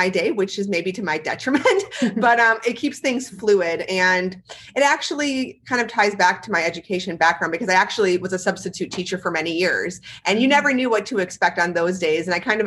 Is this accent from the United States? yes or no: yes; Midwest, United States; I grew up in the Midwest.